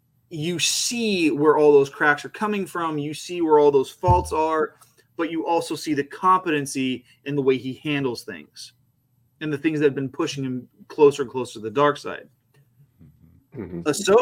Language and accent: English; Hanford, California, United States; I was in Monterey Bay, and I'd tell people I'm from Hanford, and Hanford's this small cattle town from 40 minutes south of Fresno.